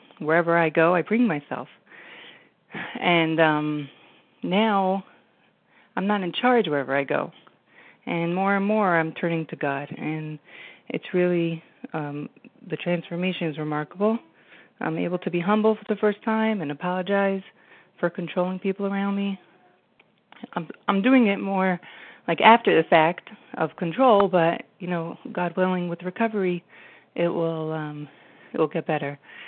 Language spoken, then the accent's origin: English; New Jersey, United States; I'm from New Jersey